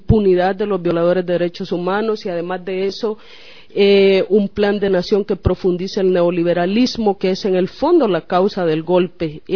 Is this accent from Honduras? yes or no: yes; Honduras; nosotros como pueblo hondureño estamos viviendo todo lo contrario.